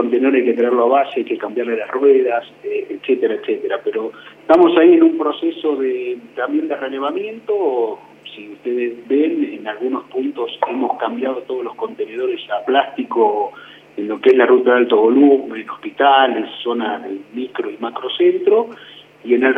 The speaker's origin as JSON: {"language": "Spanish", "town": "Bahía Blanca", "region": "Buenos Aires Province", "country": "Argentina", "said": "soy un ciudadano de Bahía Blanca"}